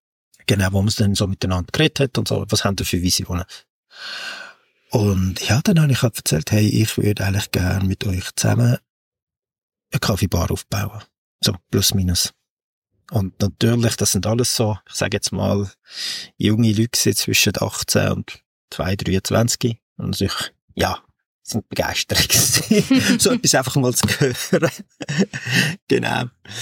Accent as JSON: {"language": "German", "region": "Basel-Landschaft", "country": "Switzerland", "tie": "born or raised there", "lives_now": "Zurich, Switzerland", "said": "Und man würde es nicht denken von meinem Dialekt her, sagen mir die Leute immer, aber aufgewachsen bin ich eigentlich, also nicht eigentlich, sondern bin ich im schönen Kanton Basel-Land in der Muttenser Kurve."}